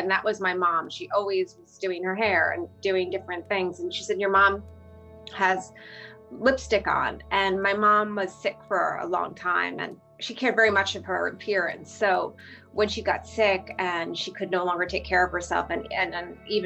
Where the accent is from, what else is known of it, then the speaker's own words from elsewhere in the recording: Sag Harbor, New York, United States; I'm from Sag Harbor, New York.